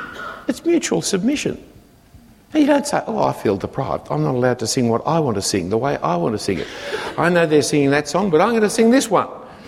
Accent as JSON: {"language": "English", "country": "Australia", "said": "Because we are Australian wealthy individualists, more and more people are failing to understand the importance of churching together."}